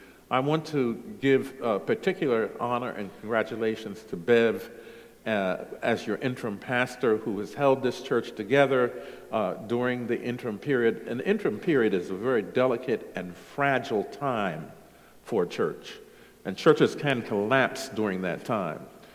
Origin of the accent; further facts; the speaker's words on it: United States; If you didn't know, I'm from the United States.